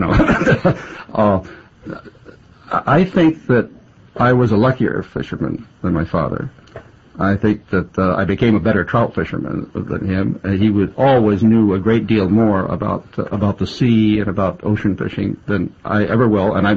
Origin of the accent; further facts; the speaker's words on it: Toronto, Ontario, Canada; born there; No, I was born in Toronto.